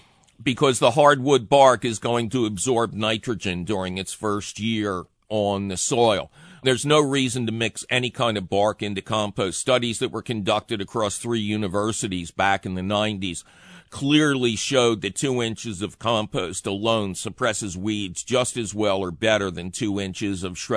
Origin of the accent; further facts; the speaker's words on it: Philadelphia, Pennsylvania, United States; I grew up in Philly.